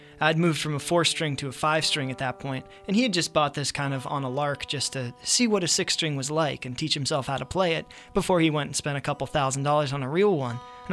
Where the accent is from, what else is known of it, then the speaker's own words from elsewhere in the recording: Buffalo, New York, United States; No, actually, I'm from Buffalo, New York, originally. I was born here. We moved to Buffalo when I was 5. I spent all my schooling here, and I came back for college.